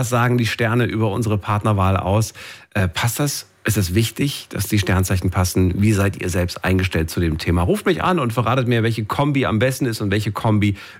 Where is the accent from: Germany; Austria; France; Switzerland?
Germany; Frankfurt, Hesse; ich bin ja aus Frankfurt